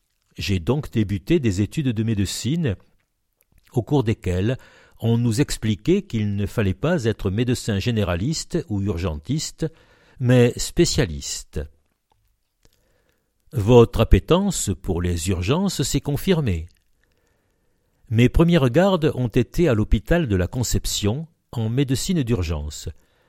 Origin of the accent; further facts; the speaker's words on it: Marseille, Provence-Alpes-Côte d'Azur, France; Je suis né à Marseille, dans la fameuse clinique Bouchard. J'ai grandi près du château de la Buzine, dans une famille avec le sens du service public.